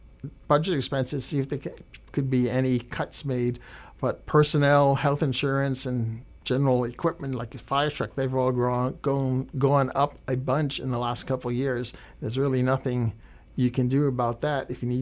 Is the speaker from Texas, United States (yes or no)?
no; Rhode Island, United States; also born or lived in Lawrence; now in Emporia, United States; I'm not originally from Emporia, I've only lived here 4 years. Before that, I lived for 38 years in Lawrence. And then I also read the Rhode Island newspaper every day, since you can probably detect a bit of an accent in my voice.